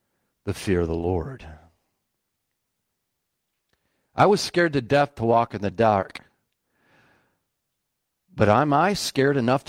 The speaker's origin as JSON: {"language": "English", "town": "Rochester", "country": "United States", "tie": "born or raised there", "said": "We grew up in Rochester, drove all the way there to Grandma and Grandpa's house, pulled in the driveway, pitch black."}